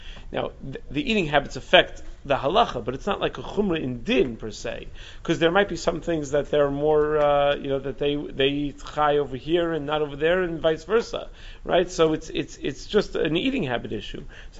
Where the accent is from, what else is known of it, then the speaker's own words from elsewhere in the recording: New York, United States; Would my halacha change because I'm a New Yorker and I was raised in New York?